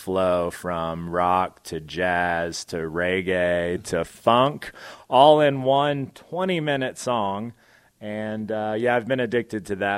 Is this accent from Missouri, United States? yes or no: no; Marietta, Georgia, United States; now in Whitefish, United States; Well, I'm from Marietta, Georgia, just a little bit north of Atlanta.